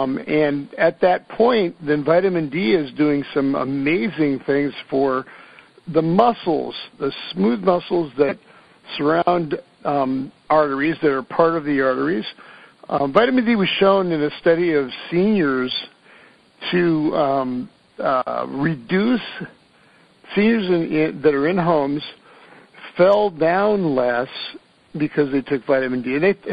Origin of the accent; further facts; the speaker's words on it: Ireland; I'm Irish and we're supposed to eat a lot of fish genetically.